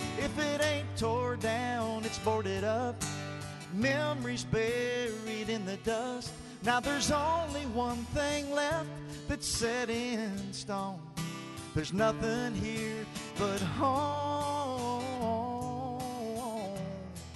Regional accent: Chillicothe, Ohio, United States; I was in my hometown. I'm from Chillicothe, Ohio, originally.

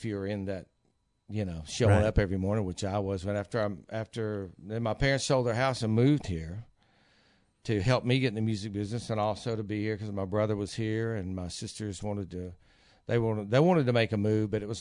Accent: Bristol, Tennessee, United States; In Bristol, Tennessee.

